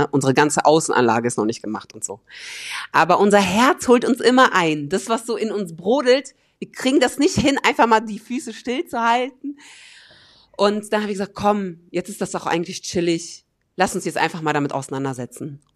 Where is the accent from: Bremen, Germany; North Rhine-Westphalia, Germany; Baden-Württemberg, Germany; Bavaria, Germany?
North Rhine-Westphalia, Germany; Wir sind so richtige Landeier geworden und wohnen jetzt so auf dem Dorf. Ich bin eigentlich ein Ruhrpott-Kind, ich komme eigentlich richtig aus dem Ghetto